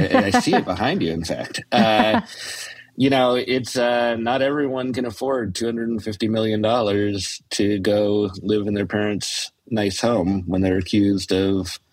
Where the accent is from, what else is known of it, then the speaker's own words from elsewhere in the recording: Boston, Massachusetts, United States; now in New York, United States; I'm from Boston. Oh. Big Sox fan, Patriots fan.